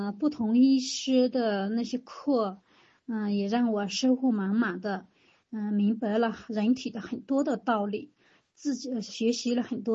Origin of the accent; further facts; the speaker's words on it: Yunnan, China; 那我现在每天吃早点都是一大碗我们云南人最爱吃的炸酱米线